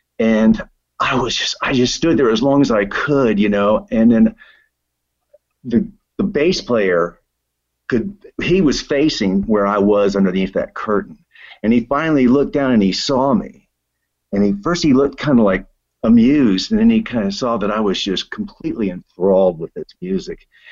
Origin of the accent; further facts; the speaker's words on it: Texas, United States; born there; also born or lived in Japan; Hey, I was born in Texas in 1952. I was the firstborn of three kids.